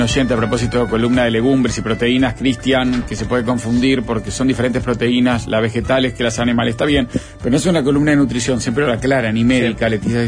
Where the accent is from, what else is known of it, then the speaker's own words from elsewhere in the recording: Uruguay; Acá, como uruguayo.